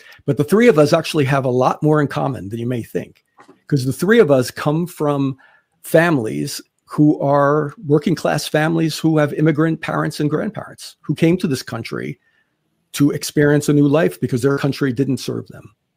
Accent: Rutherford, New Jersey, United States; also born or lived in Hackensack; I was born in Hackensack and grew up in Rutherford, in a very ethnic community.

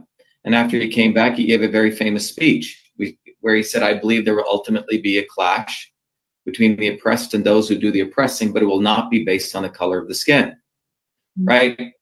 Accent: Mumbai, Maharashtra, India; also born or lived in South India; I grew up in two worlds, in the city of Bombay, but also in a deep village in South India.

